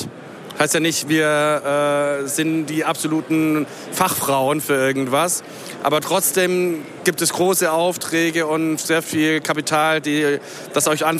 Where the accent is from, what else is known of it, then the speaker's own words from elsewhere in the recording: Hamburg, Germany; ich komme aus Hamburg, da ist es doch sehr hanseatisch